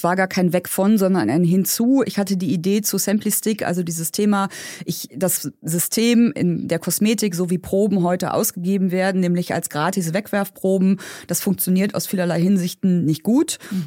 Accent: Berlin, Germany; born there; Ich bin in Berlin geboren als Einzelkind

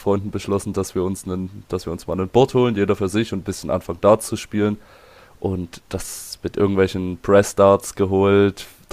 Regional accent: Dresden, Saxony, Germany; unter dem sollte ich eventuell besser bekannt sein. Und genau, ich bin 22 Jahre alt, ich komme aus Dresden

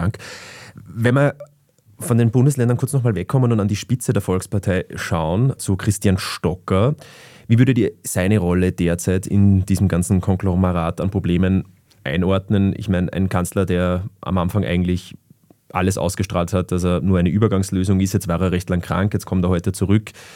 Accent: Upper Austria, Austria; Denn ich bin aus Oberösterreich

